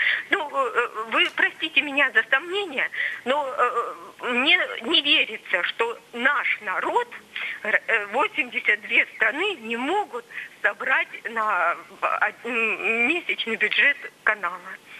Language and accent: Russian; Sverdlovsk Oblast, Russia; я из Свердловской области.